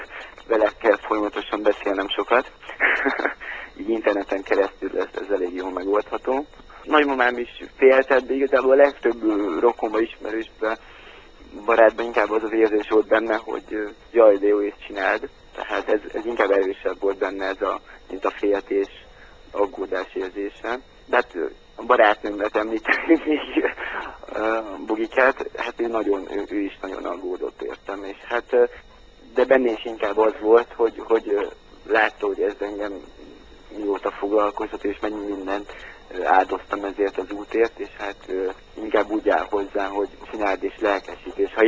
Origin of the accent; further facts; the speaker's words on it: Budapest, Hungary; born there; félig székely vagyok, tehát kötődök hozzá, Erdélyhez kötődök, de hát ugye én már Budapesten születtem, ez igaz.